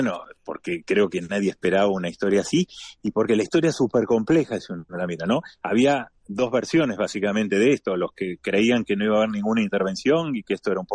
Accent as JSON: {"language": "Spanish", "country": "Argentina", "said": "yo soy argentino"}